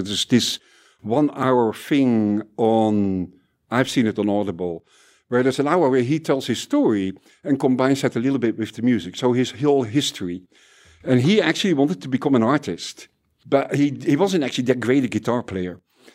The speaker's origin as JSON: {"language": "English", "country": "Netherlands", "said": "And also, I'm Dutch"}